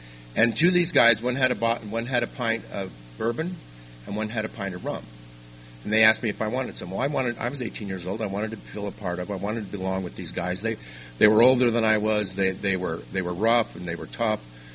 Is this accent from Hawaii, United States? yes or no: no; Utah, United States; northern Utah, so you could drive to Idaho because Idaho, we could go to Idaho and buy liquor. In my hometown, they had a state-run liquor store.